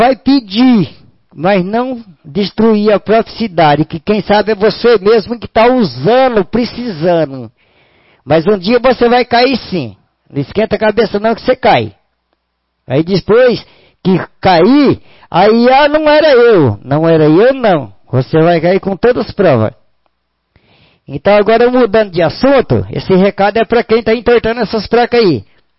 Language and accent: Portuguese; Itaúna, Paraná, Brazil; also born or lived in Nova Londrina; Eu nasci em Nova Londrina. Com idade de um ano e eu vim para Itaúna, eu estou com 61 anos. Eu estou com 60 anos de Itaúna